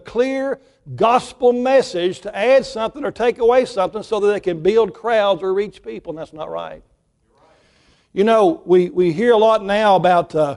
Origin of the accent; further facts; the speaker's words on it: the South, United States; I know that because I was raised in the South and the things that I think